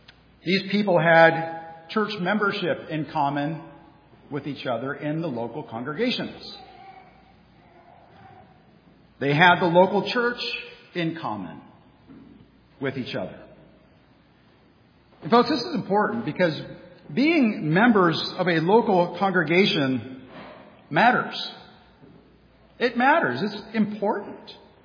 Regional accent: California, United States; now in Pittsburgh, United States; I are native Southern Californians, and I encourage you to not hold that against us. But we were born and raised in California. When we came to Pittsburgh

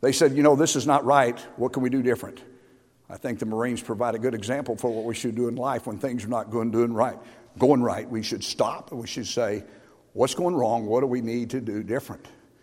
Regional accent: Missouri, United States; I'm from Missouri.

